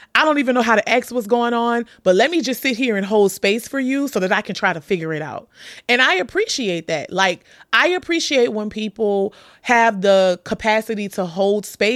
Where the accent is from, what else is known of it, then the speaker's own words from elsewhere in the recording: New Orleans, Louisiana, United States; I'm from New Orleans. So the high school friend group, you know, we would meet around the holidays